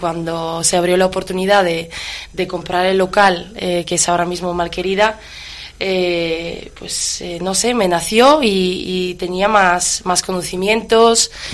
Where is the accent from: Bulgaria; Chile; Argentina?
Bulgaria; now in Tudela, Spain; Nací en Bulgaria y llevo 13 años en España, que 8 de ellos son vividos en Tudela.